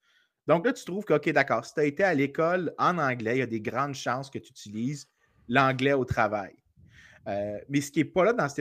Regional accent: Montreal, Quebec, Canada; c'est ça, je suis de Montréal. C'est-tu pas la preuve ultime que je suis de Montréal?

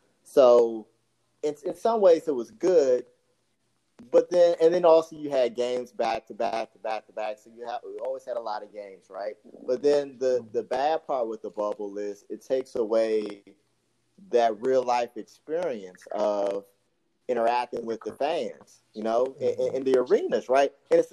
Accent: Maryland, United States; also born or lived in South Carolina; I'm from the DMV. So that's for listeners, I don't know where people are from. DMV means DC, Maryland, Northern Virginia, that area. Spent a couple of years in South Carolina because I have family from there.

